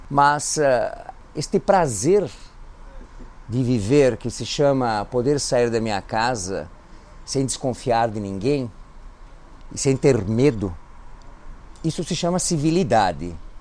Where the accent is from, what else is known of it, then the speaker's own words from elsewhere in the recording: Athens, Attica, Greece; Portuguese is a second language; now in Brazil; Eu sou importado. Eu venho de Atenas, por acaso. Porque o fato de ser grego não quer dizer que a gente goste de mitologia.